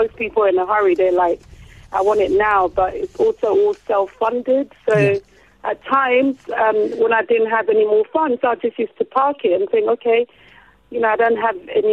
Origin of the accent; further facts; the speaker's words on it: Accra, Greater Accra, Ghana; So for me, growing up in Accra in my primary years was such a solid foundation.